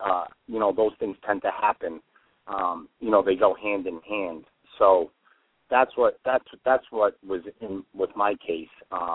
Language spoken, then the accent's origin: English; Fall River, Massachusetts, United States; growing up in Fall River and watching the history of Durfee basketball